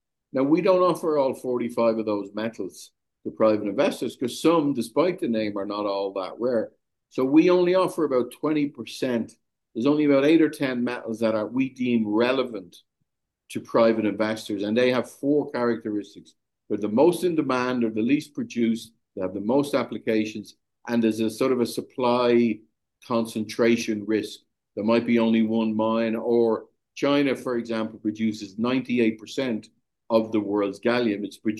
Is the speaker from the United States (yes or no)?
no; Ireland; I'm Irish. I live in Ireland. I'm in the Americas at the moment, but I'm usually, between Ireland and America or Germany.